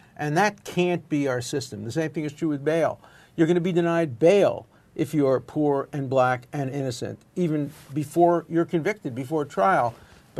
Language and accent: English; United States; But I'm an American. I'm an American first.